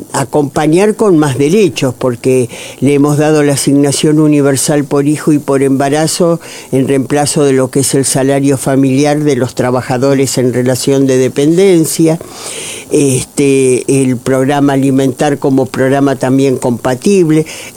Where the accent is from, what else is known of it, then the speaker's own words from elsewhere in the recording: Buenos Aires, Argentina; soy peronista porteña.